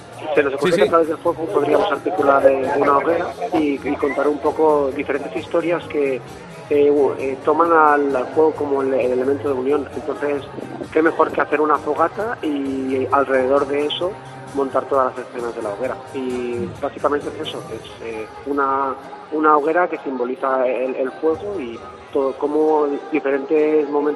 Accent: Benicarló, Valencian Community, Spain; de hecho ya la idea era salir un poco antes de Alicante, porque soy de Benicarló

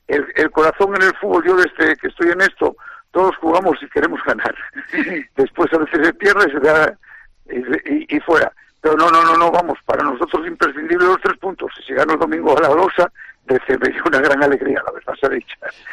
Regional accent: Asturias, Spain; pero yo viví todavía, nací en Asturias.

